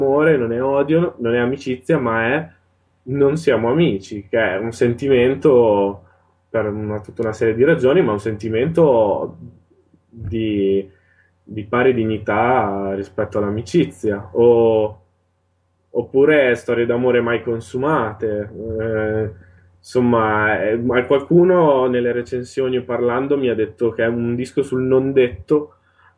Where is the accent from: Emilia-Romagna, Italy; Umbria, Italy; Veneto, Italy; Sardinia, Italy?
Emilia-Romagna, Italy; Modena; Io vengo da Modena, come dicevo prima, sono nato a Modena e vivo a Modena